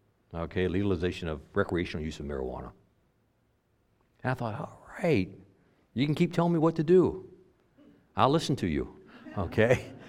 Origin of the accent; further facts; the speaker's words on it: Florida, United States; moved away; I was from Broward County. When I moved up here, I came from Broward County.